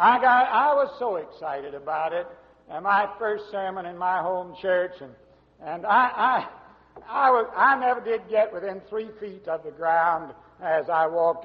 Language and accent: English; Memphis, Tennessee, United States; I grew up in the First Baptist Church of Memphis, Tennessee.